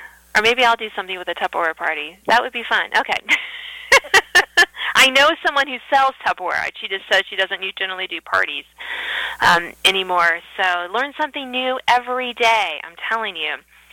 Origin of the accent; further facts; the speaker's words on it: Virginia, United States; I live in Northern Virginia, and I grew up in Southern Virginia